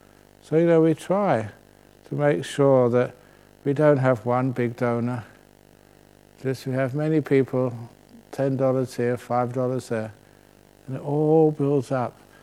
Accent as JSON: {"language": "English", "region": "England", "country": "United Kingdom", "said": "I'm English."}